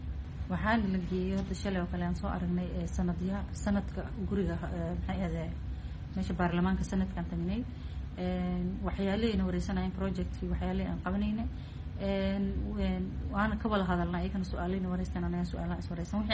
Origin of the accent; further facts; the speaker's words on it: Garissa, Garissa County, Kenya; Waxaan ka imaaday Kenya magaalada waxaan ka imaaday Garissa.